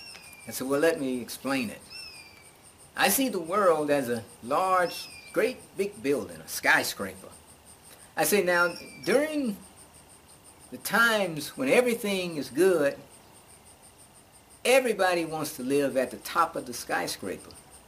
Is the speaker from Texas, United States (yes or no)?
no; Alabama, United States; also born or lived in Atlanta, Georgia; I was living in Georgia. I had been living in Georgia, Atlanta, Georgia, for about 20 years. And I'm originally from Alabama.